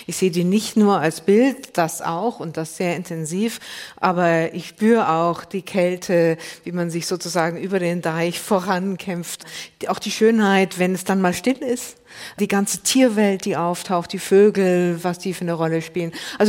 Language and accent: German; Bavaria, Germany; Ich bin ja in Bayern aufgewachsen